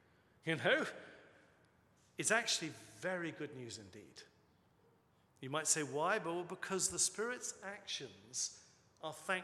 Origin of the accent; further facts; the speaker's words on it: England, United Kingdom; I'm English, you know.